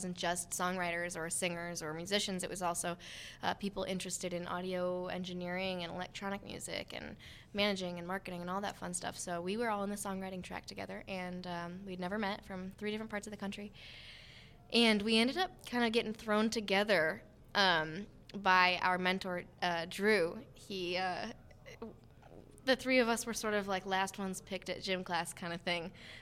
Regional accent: Chicago, Illinois, United States; I'm from Chicago, Illinois, and I also play guitar and mandolin.

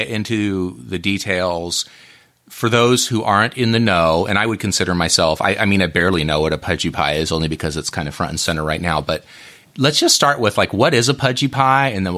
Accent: Oregon, United States; I was a Boy Scout and I grew up in Oregon, and I don't remember ever making any sort of an iteration of a pudgy pie.

